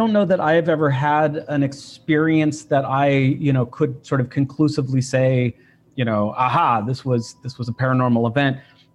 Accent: San Jose, California, United States; born or raised there

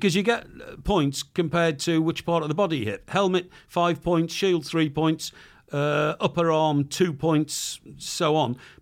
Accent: Chester, North West England, United Kingdom; I was born and brought up in Chester.

